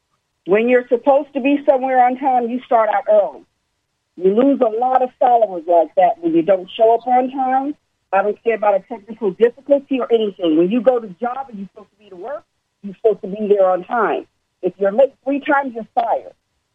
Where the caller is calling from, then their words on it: Miami, Florida, United States; I'm calling from Miami.